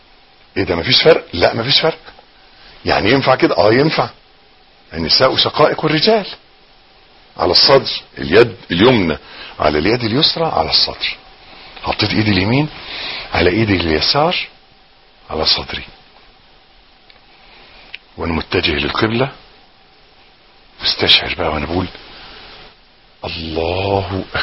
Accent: Egypt; عيبنا احنا كمصريين ان احنا بنتكلم من مناخيرنا ما بنتكلمش من بقنا

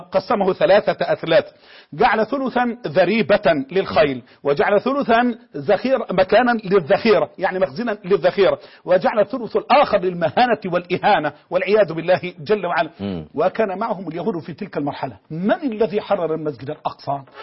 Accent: Egypt; وتعرف الفضائيات التجارية عندنا في مصر

